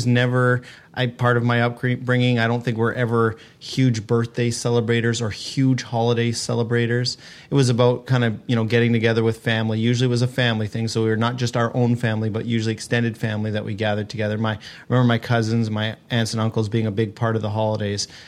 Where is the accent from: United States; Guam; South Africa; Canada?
Canada; Ontario; I didn't used to have to because we grew up in Ontario where you could just play for free on the pond.